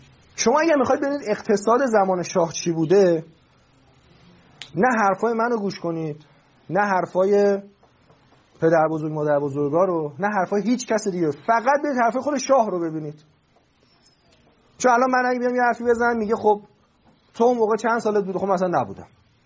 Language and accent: Persian; Iran; born there; هم ایرانی هستیم هم مسلمان هستیم، ما به جفتش افتخار میکنیم، هم به این که در ایران به دنیا اومدیم